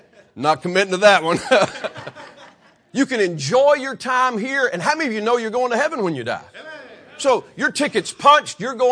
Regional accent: Decatur, Alabama, United States; I'm from Decatur, Alabama. Anybody know where Decatur, Alabama is?

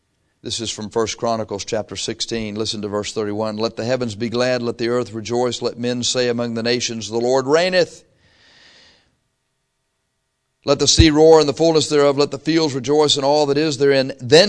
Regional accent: the South, United States; this was the victory song for the Union, and I'm from the South.

